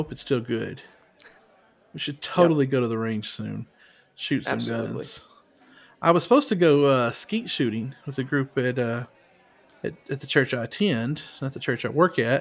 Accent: Arkansas, United States; See, I grew up in Arkansas. Now, you're from Texas, right?

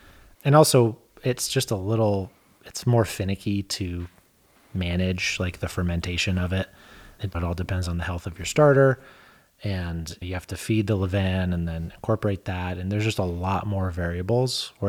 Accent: Merced, California, United States; Well, I grew up in Merced. Maybe it's a Valley thing.

